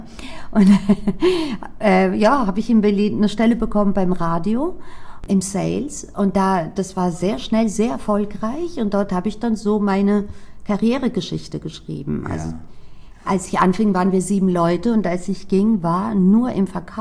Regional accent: Greece; Also ich komme aus Griechenland, deswegen bin ich sehr oft in Griechenland.

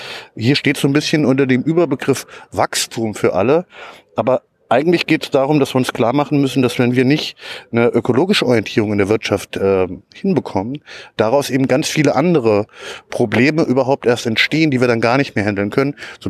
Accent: Hesse, Germany; in meiner Heimat in Hessen

